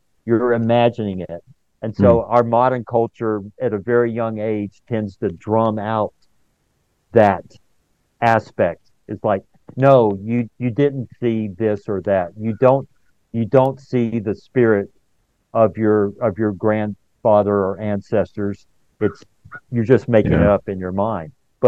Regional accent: Los Alamos, New Mexico, United States; I grew up in Los Alamos in northern New Mexico, and 5 miles down, 3 miles north of the trailer park where my family lived is where they developed the atomic bomb

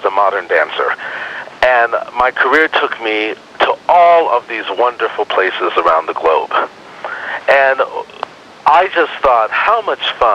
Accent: Los Angeles, California, United States; because I grew up in South Central Los Angeles

